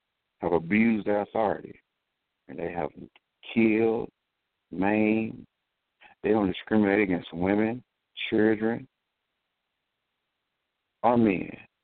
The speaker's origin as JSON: {"language": "English", "town": "Dallas", "region": "Texas", "country": "United States", "said": "I'm from Dallas, Texas, and I watched with horror and amazement at this gunman shoot down innocent police officers"}